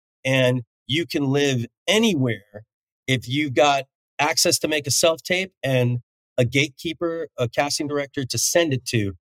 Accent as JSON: {"language": "English", "town": "Chicago", "region": "Illinois", "country": "United States", "tie": "born or raised there", "also_born_or_lived": "Los Angeles", "said": "I was born in Chicago. I was raised here. I lived and worked here for 10 years before I moved to LA. I love this city. It's home"}